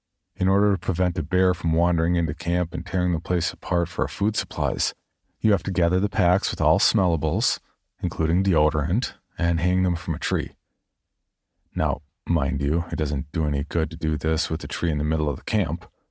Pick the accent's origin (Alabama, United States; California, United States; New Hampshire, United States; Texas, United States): Texas, United States; San Antonio; I grew up in San Antonio, Texas, and this was as far from home as I could get.